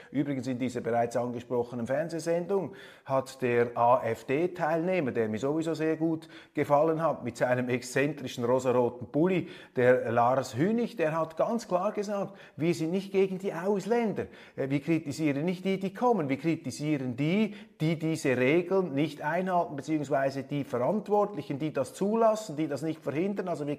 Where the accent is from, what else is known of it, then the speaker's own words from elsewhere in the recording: Switzerland; Da wurde eingeprügelt auf mein Heimatland und auch stellvertretend auf mich